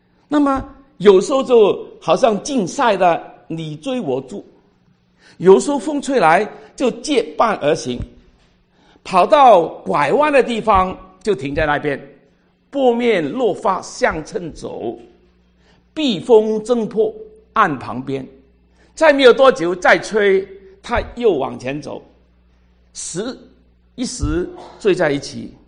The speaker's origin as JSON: {"language": "Chinese", "country": "Hong Kong", "first_language": "yue", "second_language": "Chinese", "said": "我是香港人，本来是讲广东话，一听就知道了哈。那么也不太差，还可以，你都明白我所讲的哈。我是香港人，那么我一出生的时候很少就念英文了。"}